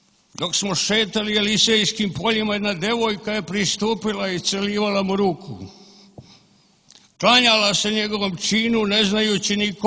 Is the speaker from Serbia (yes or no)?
yes; Valjevo, Šumadija and Western Serbia, Serbia; Ja sam stigao iz Valjeva